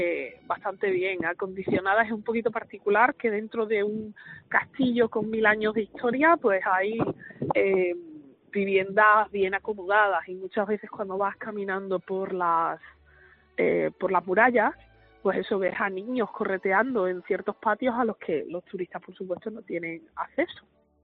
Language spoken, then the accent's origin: Spanish; Villafranca de los Barros, Extremadura, Spain; Soy de Badajoz, de un pueblo.